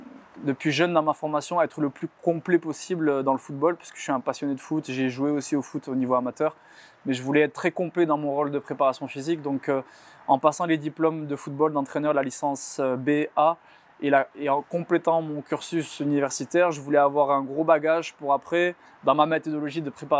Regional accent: France; now in Belgium; Voilà, en tant que Français, on avait des amis en commun

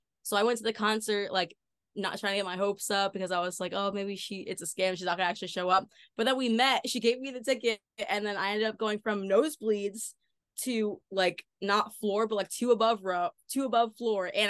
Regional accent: New Jersey, United States; I was from Jersey.

